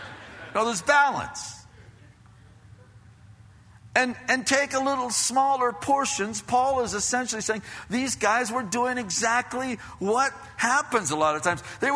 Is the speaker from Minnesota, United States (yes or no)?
no; Pennsylvania, United States; now in California, United States; I was real mixed up when I came from Pennsylvania out here, because we call lunch dinner, and then we call dinner supper.